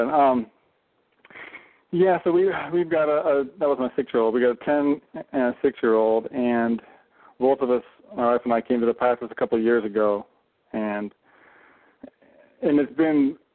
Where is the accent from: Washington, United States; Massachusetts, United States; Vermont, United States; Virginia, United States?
Washington, United States; Seattle; I'm from Seattle.